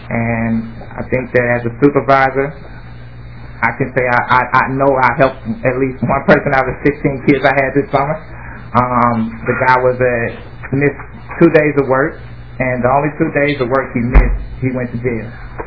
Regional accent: Minneapolis, Minnesota, United States; I'm from North Minneapolis. I'm 21 years old.

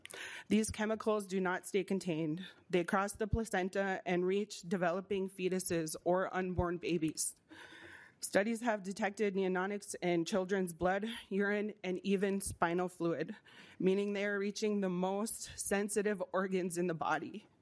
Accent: Leech Lake, Minnesota, United States; I am Bear Clan from Leech Lake.

